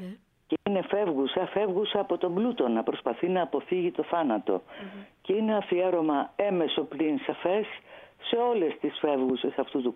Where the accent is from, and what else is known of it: Kefalonia, Ionian Islands, Greece